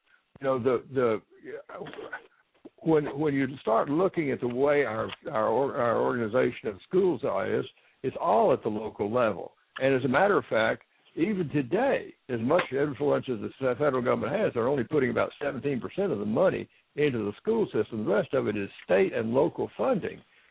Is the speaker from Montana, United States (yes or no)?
no; Arkansas, United States; You know, I was born and brought up in Arkansas, and we were very much a states' rights type of organization there always.